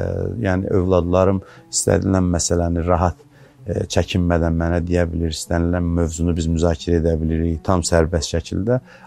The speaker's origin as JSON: {"language": "Azerbaijani", "region": "Baku", "country": "Azerbaijan", "tie": "born or raised there", "said": "1974-cü ildə Bakıda anadan olmuşam. Orta məktəbi 189 sayılı məktəbdə oxumuşam, orta təhsilini orada almışam."}